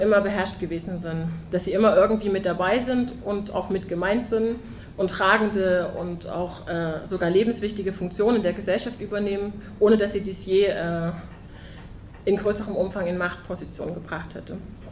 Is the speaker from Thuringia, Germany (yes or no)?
no; Leipzig, Saxony, Germany; Ich komme aus Leipzig